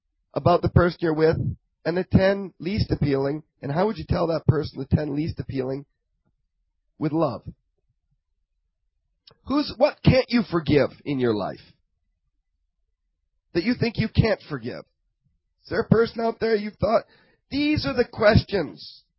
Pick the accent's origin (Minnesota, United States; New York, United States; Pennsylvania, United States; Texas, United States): Texas, United States; Houston; I come from Texas, Houston, past 15 years. It was cheap. I come here.